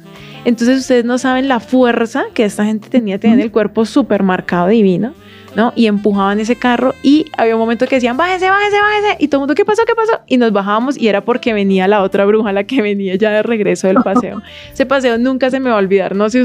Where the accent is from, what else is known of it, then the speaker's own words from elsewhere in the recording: Colombia; tanto para las personas que vienen de afuera como para nosotros mismos como colombianos